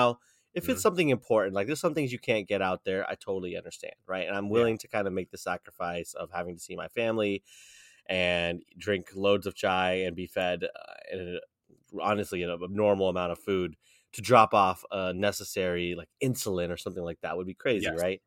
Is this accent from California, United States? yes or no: no; New York, United States; So Maz and I are both Pakistani, but, you know, we grew up here in the States. We grew up here in the U.S. I was born in New York.